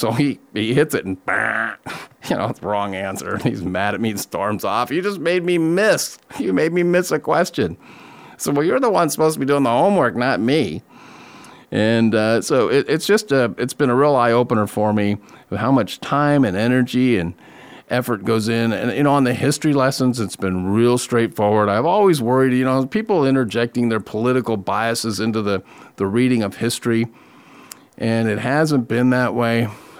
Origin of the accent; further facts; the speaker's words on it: California, United States; I thought I had a pretty good education growing up in California and going through education system in the 70s and the 80s.